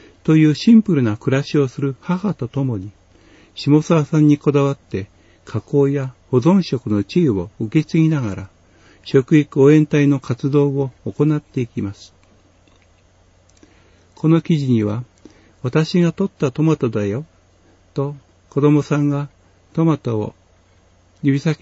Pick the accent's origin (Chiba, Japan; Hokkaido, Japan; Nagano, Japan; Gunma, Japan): Nagano, Japan; Shimosuwa; 私は下諏訪町に生まれ育ちました。